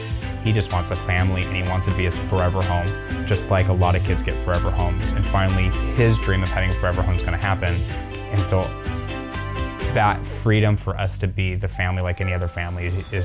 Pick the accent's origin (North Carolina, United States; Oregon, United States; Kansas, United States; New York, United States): Oregon, United States; Portland; I grew up in Portland and in North Portland, and I grew up in a very evangelical, conservative, fundamentalist home.